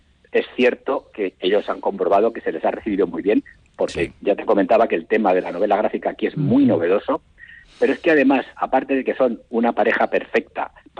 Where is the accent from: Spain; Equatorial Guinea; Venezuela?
Spain; te pregunta de dónde eres, dices que eres español y lo primero que te hacen es una sonrisa